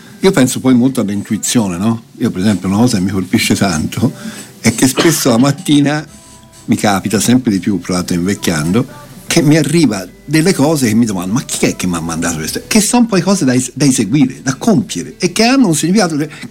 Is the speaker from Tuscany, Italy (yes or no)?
yes; Florence, Tuscany, Italy; born there; Sai quante volte mi sono chiesto ma che ci azzecco io con Firenze? Perché sono nato a Firenze?